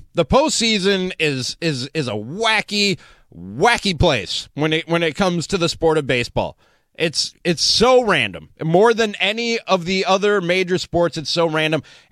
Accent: Chicago, Illinois, United States; Don't worry, born and raised in Rogers Park, lifelong Cubs, Bears, Bulls fan, one of you, okay?

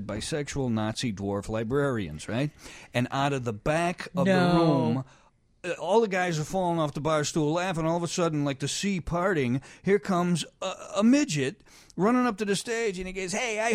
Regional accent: Chicago, Illinois, United States; you know, I'm from Chicago. I love this town, but it doesn't matter where I go.

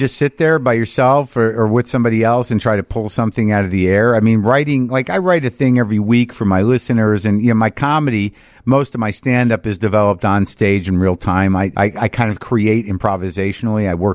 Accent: Albuquerque, New Mexico, United States; I grew up in New Mexico in Albuquerque

